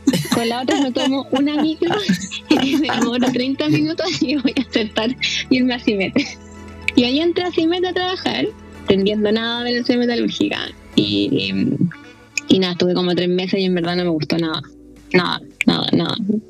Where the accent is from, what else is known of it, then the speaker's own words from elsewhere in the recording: Temuco, Araucanía, Chile; moved away as an adult; now in Santiago, Chile; nací en Temuco, estudié en Temuco, y de ahí me fui a Temuco